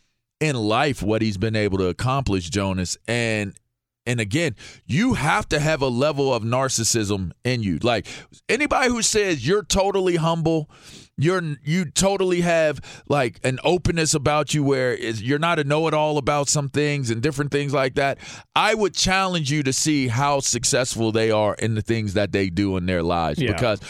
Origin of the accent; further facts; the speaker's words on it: Pittsburgh, Pennsylvania, United States; I'm from Pittsburgh, so I don't like Dallas.